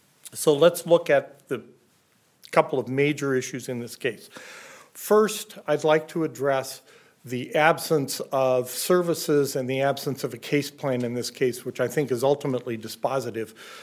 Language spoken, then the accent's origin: English; Mankato, Minnesota, United States; I'm an attorney from Mankato, Minnesota